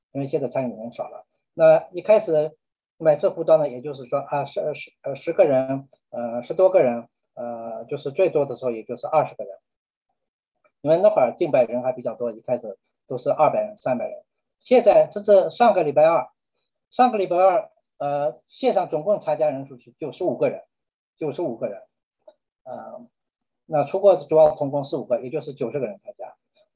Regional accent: China; 我们是中国人，是从地球的另一端这样一群毫不相干的人来到他们当中

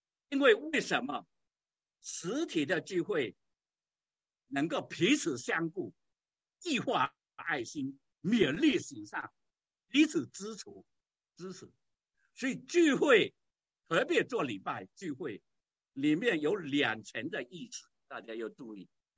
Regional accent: China; 我们中国人说哈，见面三分情，又记得这句话。

